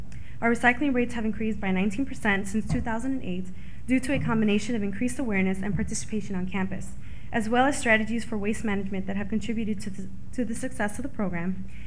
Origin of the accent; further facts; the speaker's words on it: Chicago, Illinois, United States; I grew up on Chicago's Southwest Side in the Gage Park neighborhood.